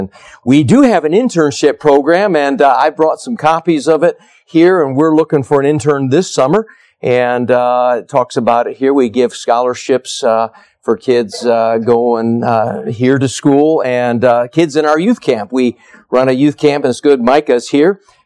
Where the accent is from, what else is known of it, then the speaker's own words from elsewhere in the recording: Michigan, United States; now in Eugene, United States; I'm from Michigan. My wife's from Florida.